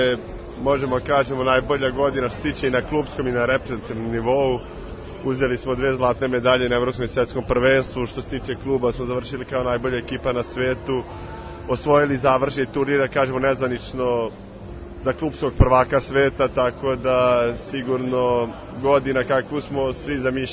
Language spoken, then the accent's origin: Serbian; Serbia